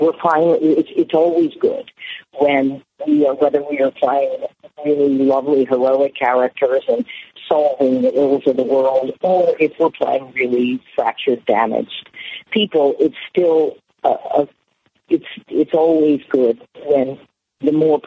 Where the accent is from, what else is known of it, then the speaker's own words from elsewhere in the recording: New Orleans, Louisiana, United States; I grew up in Algiers. You know what I mean? I grew up in the suburbs.